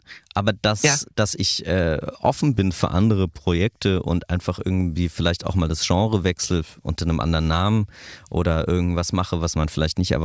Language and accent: German; Berlin, Germany; Ich bin Berliner Jung, ich bin nie weggegangen, bin immer hier geblieben, komme wirklich aus dieser Stadt.